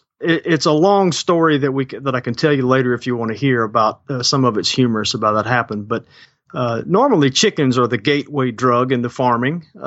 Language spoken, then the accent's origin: English; Baker, Louisiana, United States; But I grew up in Baker, Louisiana, which is a suburb basically of Baton Rouge, Louisiana.